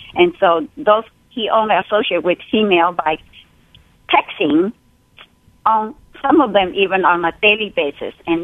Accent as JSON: {"language": "English", "country": "China", "second_language": "English", "said": "And I myself, I'm from China. I'm a foreigner, you know."}